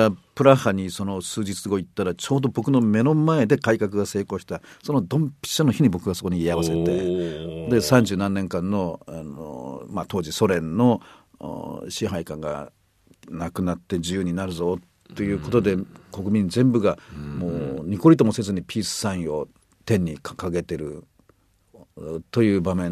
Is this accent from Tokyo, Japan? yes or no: yes; Tokyo, Japan; 僕は東京まで東京育ちでこの震災には会ってなくて家族が東北に住んでたわけではないんですが、